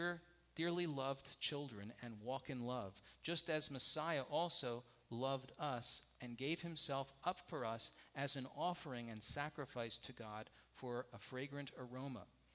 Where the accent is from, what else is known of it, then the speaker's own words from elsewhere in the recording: Northeast, United States; If you may have guessed, I'm not from the South. So I grew up in the Northeast.